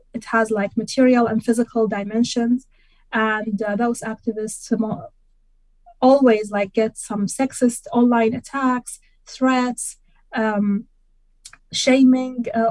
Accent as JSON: {"language": "English", "country": "Iraq", "said": "I come from Iraq, so this is my home country"}